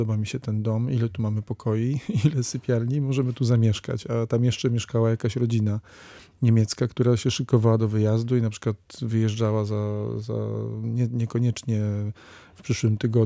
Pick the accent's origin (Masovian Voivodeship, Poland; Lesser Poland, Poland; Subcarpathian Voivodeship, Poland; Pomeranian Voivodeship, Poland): Pomeranian Voivodeship, Poland; Gdańsk; jestem gdańszczaninem, co prawda moi rodzice sprowadzili się tam tutaj chyba w latach 70., więc no, to nie był ten czas powojenny, ale no przyjaciele z liceum byli tu stąd